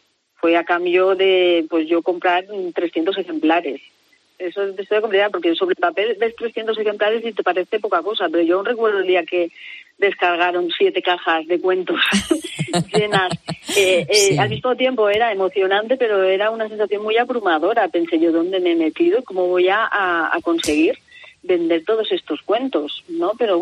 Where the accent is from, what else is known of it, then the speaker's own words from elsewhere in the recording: Valencia, Valencian Community, Spain; porque yo soy de Valencia